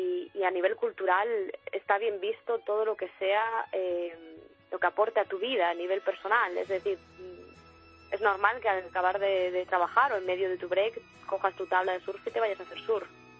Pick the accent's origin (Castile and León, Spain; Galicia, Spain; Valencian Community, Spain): Galicia, Spain; now in New Zealand; soy gallega